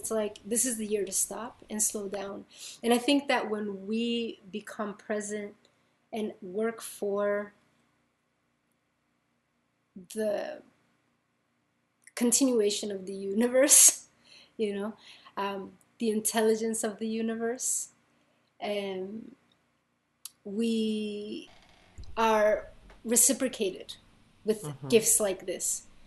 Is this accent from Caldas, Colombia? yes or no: no; Medellin, Antioquia, Colombia; Plan Colombia, which is where I'm from. I'm originally from Colombia, Medellin, Antioquia.